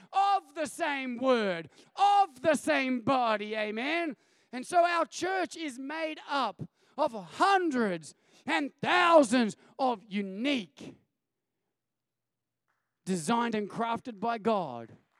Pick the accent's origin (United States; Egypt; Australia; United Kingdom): Australia; I was born in Australia and I experienced my upbringing through that Australian lens.